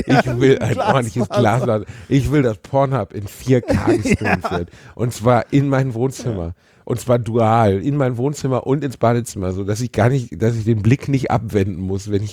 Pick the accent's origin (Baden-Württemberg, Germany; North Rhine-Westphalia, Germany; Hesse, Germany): North Rhine-Westphalia, Germany; Gelsenkirchen; Ich meine, ich bin in Gelsenkirchen aufgewachsen